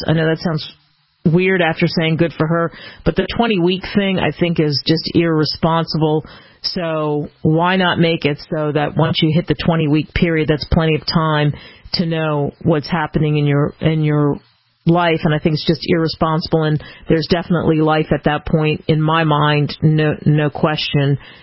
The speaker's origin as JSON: {"language": "English", "region": "New Jersey", "country": "United States", "tie": "born or raised there", "said": "There's a place where I grew up in New Jersey, South Jersey, Philadelphia area"}